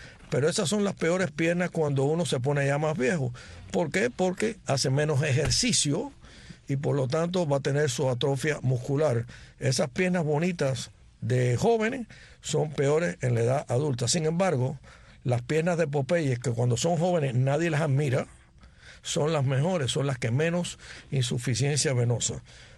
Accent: Cuba; now in Miami, United States; aunque nosotros llevamos más tiempo en Miami, en el exilio, que en Cuba, todos nosotros somos cubanazos, somos ya ciudadanos americanos, pero muy dentro tenemos la semilla de la cubanía.

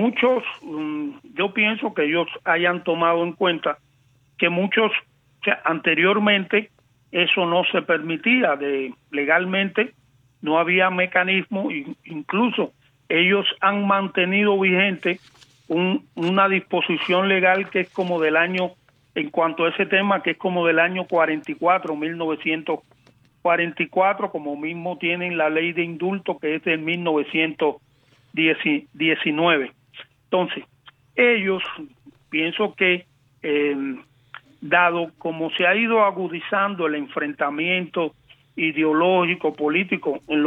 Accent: Villa Clara, Cuba; Yo soy de Villa Clara. Yo nací en Villa Clara.

